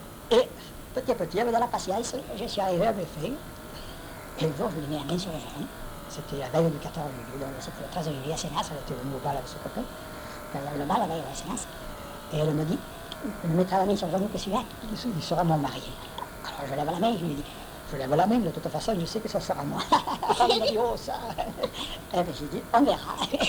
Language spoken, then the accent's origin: French; Sénas, Provence-Alpes-Côte d'Azur, France; je suis parti entraîner et jouer à Sénas, mon village. Pendant 4 ans, j'ai joué là-bas